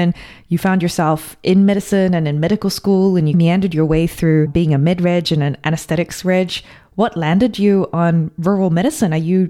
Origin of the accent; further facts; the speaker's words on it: Malaysia; now in New Zealand; I'm also Malaysian Chinese